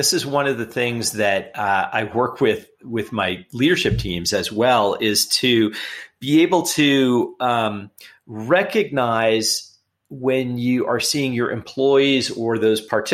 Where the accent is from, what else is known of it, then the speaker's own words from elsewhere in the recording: Los Angeles, California, United States; I grew up in Los Angeles in a pretty urban setting.